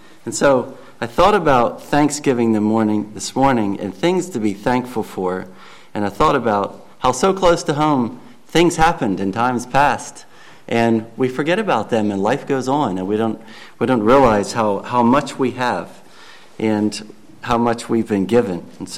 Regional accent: Hollidaysburg, Pennsylvania, United States; And we come from Hollidaysburg.

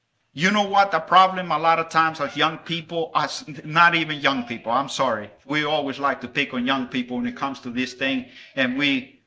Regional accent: Santa Ana, El Salvador; I remember growing up in Central America and the city where I was born, in Santa Ana of El Salvador.

